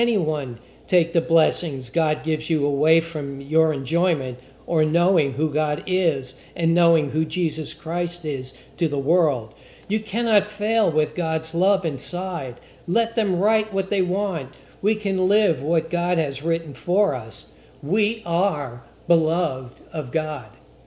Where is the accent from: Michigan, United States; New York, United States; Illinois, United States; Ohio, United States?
New York, United States; You know, I grew up in New York, and 99% of all comedy and jokes was sarcasm.